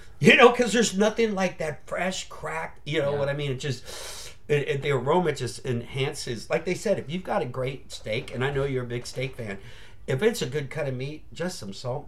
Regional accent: San Francisco, California, United States; San Francisco, my hometown. Gotta love San Francisco.

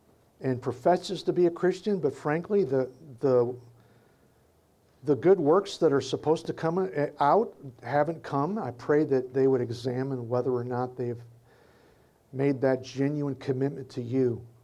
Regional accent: the South, United States; born there; Of course I love Jesus. I was born in the South.

